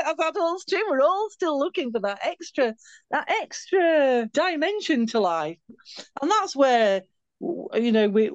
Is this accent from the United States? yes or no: no; Halifax, Yorkshire and the Humber, United Kingdom; my hometown in Halifax. I come from Halifax in West Yorkshire. And we lived within a walking distance of a beautiful promenade, a Victorian promenade called Albert Promenade, which is a lovely view across the Calder Valley.